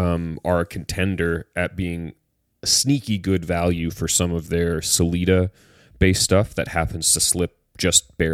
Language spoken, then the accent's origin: English; Canada; the Marathon one kind of speaks to me as a Canadian